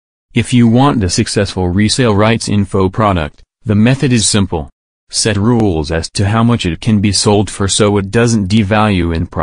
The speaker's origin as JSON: {"language": "English", "region": "England", "country": "United Kingdom", "said": "Now I'm from England, and sometimes have a problem with this."}